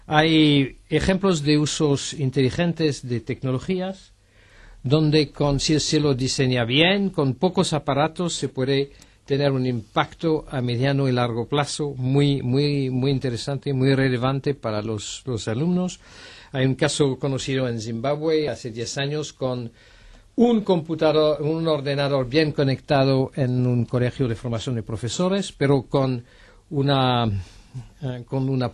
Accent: France; El primero fue en mi país, en Francia, en los años 80

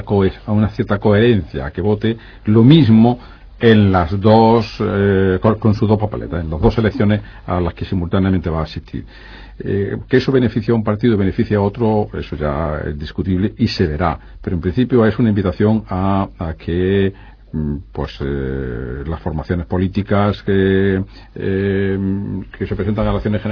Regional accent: Jaén, Andalusia, Spain; porque soy de Jaén

